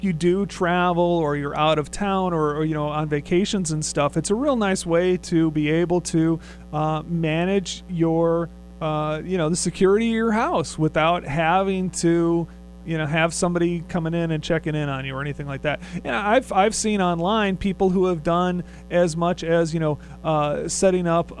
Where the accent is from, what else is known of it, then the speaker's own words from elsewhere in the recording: Minnesota, United States; Growing up in Minnesota, this was a constant discussion around the table at Denny's and at the Pannekoekenhuis.